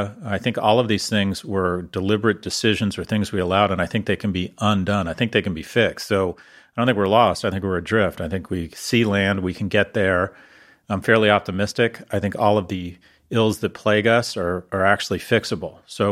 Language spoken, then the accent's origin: English; California, United States; born there; I was born in California in 1964, which was hitting the lottery.